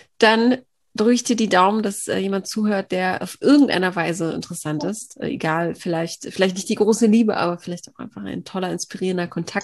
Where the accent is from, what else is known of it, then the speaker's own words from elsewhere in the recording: North Rhine-Westphalia, Germany; Ich komme ja aus dem Ruhrgebiet